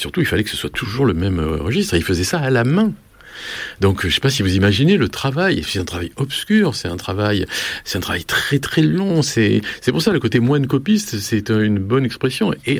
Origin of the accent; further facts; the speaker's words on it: South-West France, France; Or, moi je suis du Sud-Ouest, et mon tropisme n'est pas du tout vers la Méditerranée